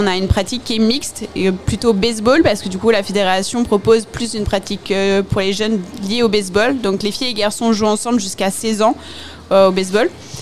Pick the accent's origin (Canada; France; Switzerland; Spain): France; on est français quand même.